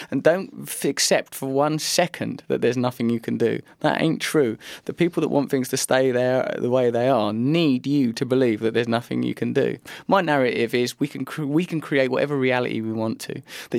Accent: England, United Kingdom; born there; I am English. I am born in England.

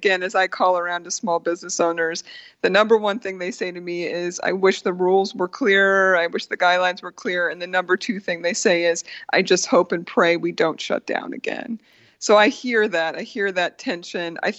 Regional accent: Pennsylvania, United States; My home state of Pennsylvania has like a whole checkerboard.

